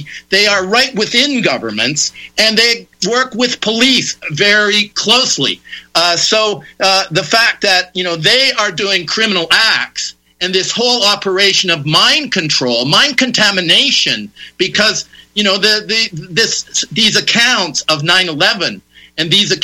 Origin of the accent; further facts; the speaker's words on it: Toronto, Ontario, Canada; And I grew up in Toronto